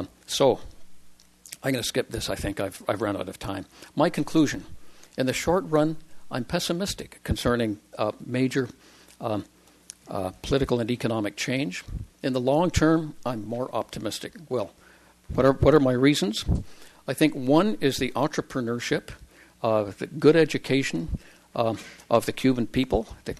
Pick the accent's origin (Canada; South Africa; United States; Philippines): Canada; Hey, I'm a Canadian.